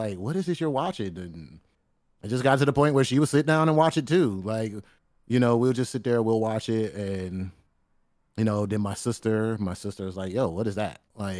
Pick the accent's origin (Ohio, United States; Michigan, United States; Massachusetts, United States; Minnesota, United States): Michigan, United States; Detroit; I could speak for just growing up in Detroit